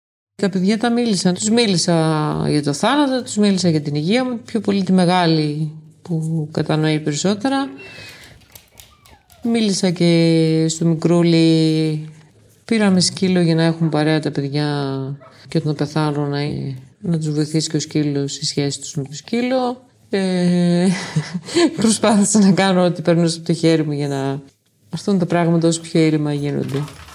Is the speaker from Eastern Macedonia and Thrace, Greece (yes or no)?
no; Kalambaka, Thessaly, Greece; σας παρακαλώ, είμαι από την Καλαμπάκα